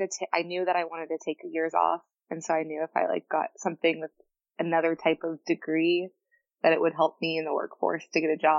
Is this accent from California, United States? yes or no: no; Texas, United States; also born or lived in Florida; I was born in Florida, but I moved to Texas when I was really little.